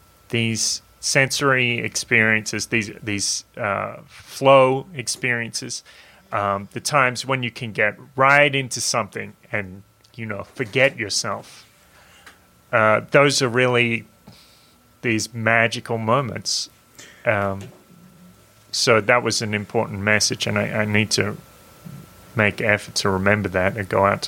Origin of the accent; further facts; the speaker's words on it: Australia; where are you from? I'm from Australia. How old are you? I'm 32.